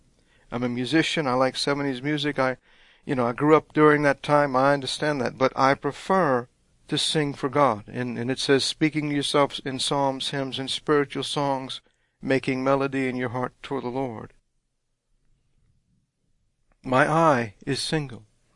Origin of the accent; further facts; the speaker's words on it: Louisiana, United States; I'm a Cajun, that was my way of life.